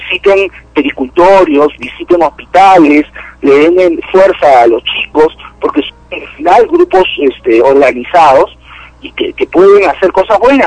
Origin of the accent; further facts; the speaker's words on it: Peru; eso va a hacer de que en lugar que sea algo positivo para nosotros como peruanos